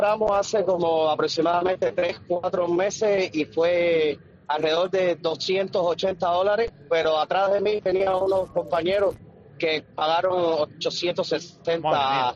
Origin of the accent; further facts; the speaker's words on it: Cuba; now in Miami, United States; Bueno, ando con tres amigos, que cubanos también, que venimos de Miami, porque vivimos en Miami, y vinimos solo a ver el juego.